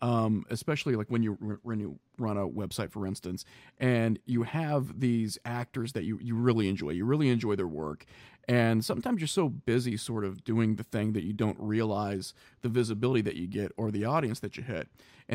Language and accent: English; Midwest, United States; moved away; also born or lived in New York; I grew up in the Midwest. And then I ended up moving to New York, and I was in the New York area for about 12 years.